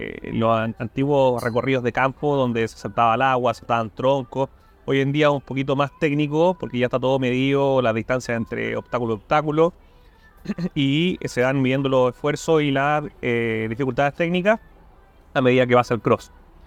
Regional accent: Osorno, Los Lagos, Chile; born or raised there; also born or lived in Curicó / Río Bueno / Valdivia / Puerto Montt

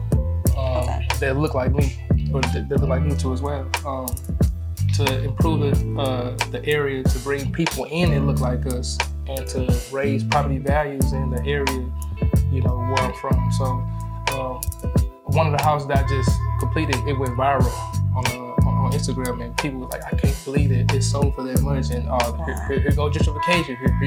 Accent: St. Louis, Missouri, United States; Born and raised in St. Louis, Missouri. But the specific location I'm from is Castle Point, Missouri

